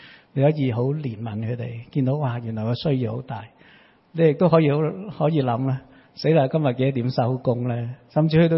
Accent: Hong Kong; 我们香港人很厉害，很多的理由，很多不同的藉口

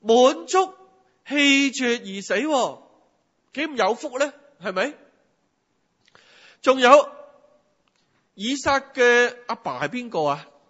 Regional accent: China; 对于我们中国人来讲是不是不得了啊

